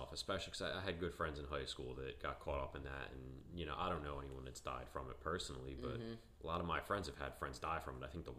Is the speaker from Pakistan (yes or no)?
no; Philadelphia, Pennsylvania, United States; Like, I'm working in South Philly. I grew up in South Philly.